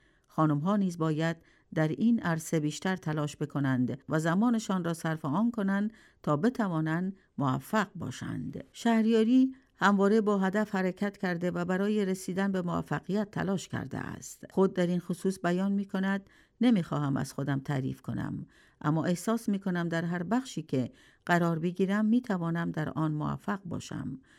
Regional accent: Iran; به عنوان یک ایرانی احساس غرور کنیم

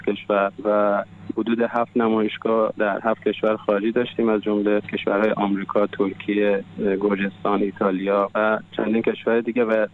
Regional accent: Afghanistan; من میگم که من افغان هستم

